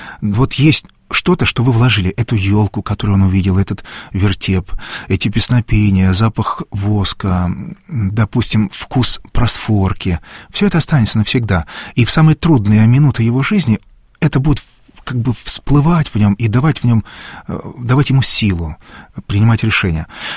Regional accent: Zakarpattia Oblast, Ukraine; Я прямо из Закарпатья, у нас даже христианство такое своеобразное, с большим-большим таким напылением языческого, чувственного, эмоционального.

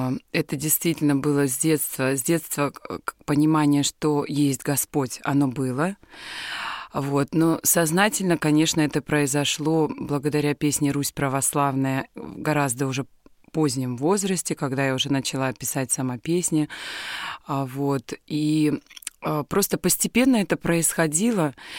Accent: Ust-Kada, Irkutsk Oblast, Russia; я родилась в Иркутской области, в Куйтунском районе, в селе Усть-Када, где был большой-большой храм в честь Покрова иконы Божией Матери.

